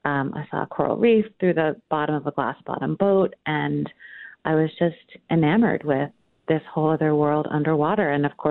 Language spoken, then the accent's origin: English; Brooklyn, New York, United States; I grew up in Brooklyn and never thought of New York as a coastal city